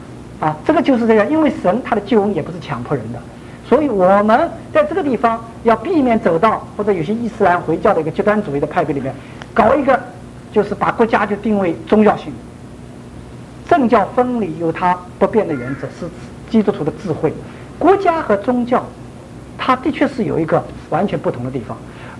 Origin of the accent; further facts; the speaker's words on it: China; 知道何者是我们中国人可以接受的、容易接受的